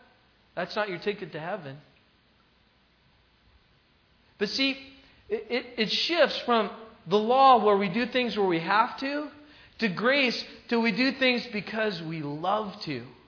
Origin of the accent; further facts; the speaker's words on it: California, United States; See, I'm from California, and people out there, most of them don't go to church